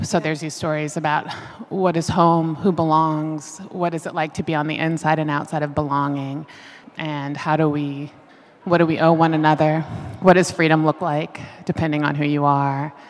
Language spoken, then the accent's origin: English; Virginia, United States; this idea of myself as a native Virginian, as someone who was born in the United States, but was born and raised in Virginia.